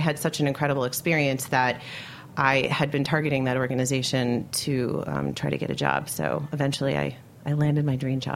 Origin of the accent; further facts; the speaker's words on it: Westchester, New York, United States; I grew up in Westchester, okay. So right outside the city.